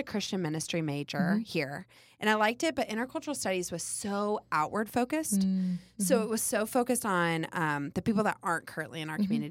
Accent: Louisville, Kentucky, United States; I'd never heard of Asbury, and I was from Louisville.

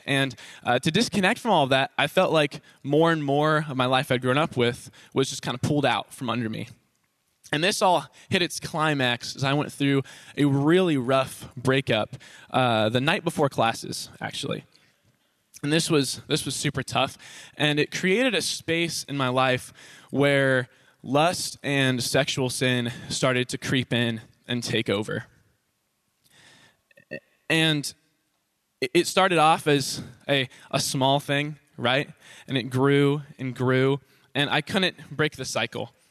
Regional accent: Columbus, Ohio, United States; A little more about me is I am from Columbus, Ohio. Any Columbus people?

